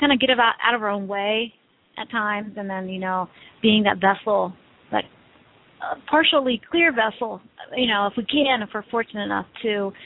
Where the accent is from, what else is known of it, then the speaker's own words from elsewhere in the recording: Peru; Well, we're from Peru.